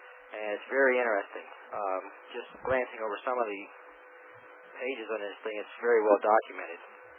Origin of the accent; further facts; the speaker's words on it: Confluence, Pennsylvania, United States; Confluence, Pennsylvania.